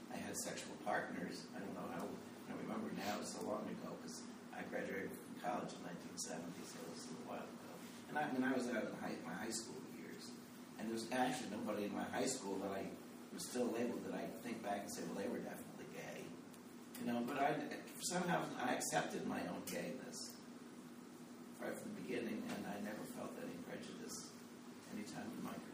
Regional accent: New Jersey, United States; moved away as an adult; also born or lived in Georgia; I grew up in New Jersey and lived my adult life in Georgia. Moved here in 2007.

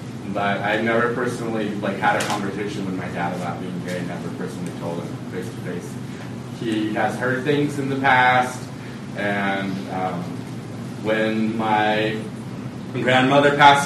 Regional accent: Imperial Beach, California, United States; I'm from Imperial Beach.

